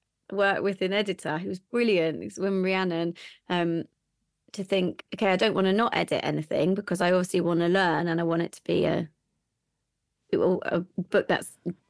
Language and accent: English; South East England, United Kingdom; I was brought up just outside Reading in a little village and went to the local schools. But my family, my mum and dad are both from Glasgow, or like just on the edge of like the east side of Glasgow.